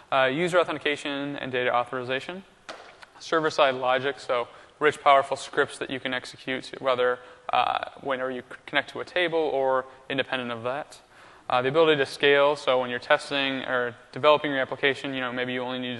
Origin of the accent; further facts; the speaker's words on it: Michigan, United States; I grew up in Michigan. I currently live in Washington